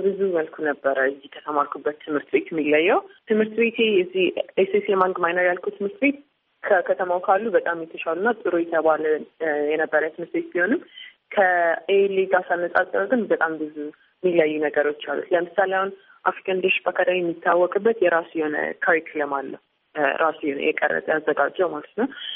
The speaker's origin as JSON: {"language": "Amharic", "town": "Bahir Dar", "region": "Amhara", "country": "Ethiopia", "tie": "born or raised there", "said": "ያደግኩት ባህር ዳር ከተማ ውስጥ ነው። ኢትዮጵያ አፍሪካን ሊደርሺፕ አካዳሚ ከመሄዴ በፊት የአስረኛ ክፍል የተማርኩት ባህር ዳር ውስጥ ኤስ ኤስ ሄርማን ግማይነር የሚባል ትምህርት ቤት ነው።"}